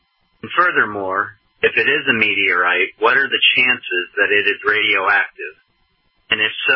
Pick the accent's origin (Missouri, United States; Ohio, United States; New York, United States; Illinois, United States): Ohio, United States; East Liverpool; I'm from East Liverpool, Ohio, and I listen on the internet on the TuneIn app.